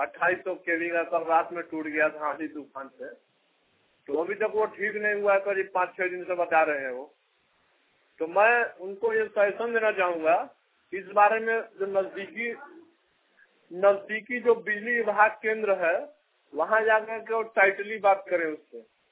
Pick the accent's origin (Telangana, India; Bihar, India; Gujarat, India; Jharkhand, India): Jharkhand, India; Ranchi; मैं रांची के दीनदयाल नगर का रहने वाला हूँ।